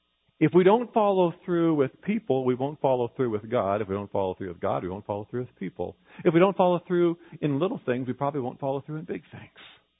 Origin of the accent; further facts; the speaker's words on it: Kansas, United States; I grew up in Kansas. I thought party meant cake.